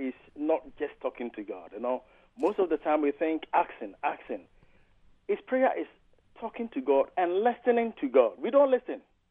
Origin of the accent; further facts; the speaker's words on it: Ghana; I'm a Ghanaian. When I was in Ghana, I wanted, you know, I wanted to further my studies.